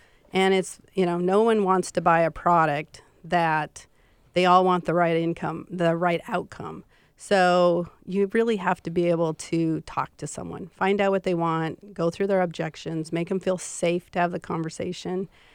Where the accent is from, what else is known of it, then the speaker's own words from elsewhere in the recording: Montana, United States; I am from Montana